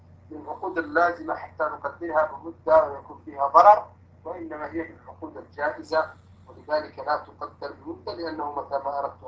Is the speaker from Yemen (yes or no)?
no; Hejaz, Saudi Arabia; في هذه البلدان هنا عندنا في الحجاز